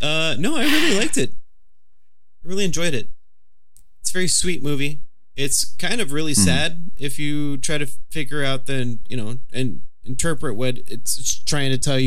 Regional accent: Texas, United States; I grew up in Texas where I had to take care of myself at 7 years old. I'm just kidding.

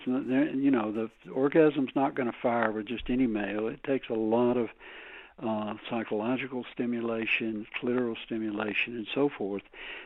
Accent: Alabama, United States; now in New Mexico, United States; I'm from Alabama originally, but I've been away from there a long time, living in New Mexico and working in New Mexico.

